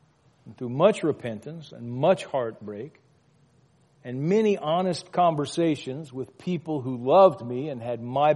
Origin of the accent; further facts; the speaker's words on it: Louisiana, United States; I grew up in Louisiana, crying out loud. I spent most of my younger years in Louisiana. There's a reason they call us raging Cajuns.